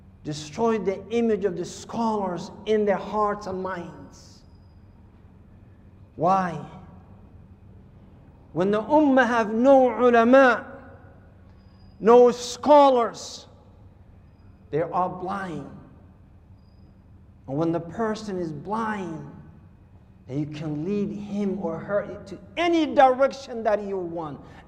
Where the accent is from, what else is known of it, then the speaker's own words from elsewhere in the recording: Somalia; I'm from Somalia.